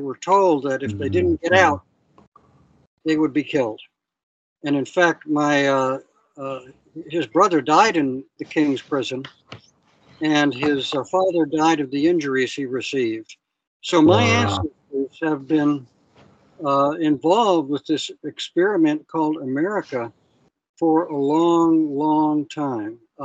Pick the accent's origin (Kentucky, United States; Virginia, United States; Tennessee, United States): Virginia, United States; Williamsburg; And we lived a mile from the Williamsburg historic area. And so I was brought up on American history.